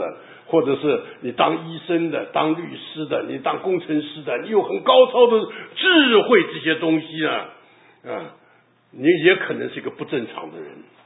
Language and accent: Chinese; China; 那全世界没一个国家能赶得上我们中国人这么厉害的